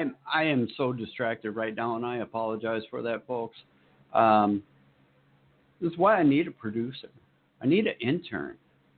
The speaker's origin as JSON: {"language": "English", "town": "Elko", "region": "Minnesota", "country": "United States", "tie": "born or raised there", "said": "ARCA will be here in my hometown at Elko Speedway, July 14th."}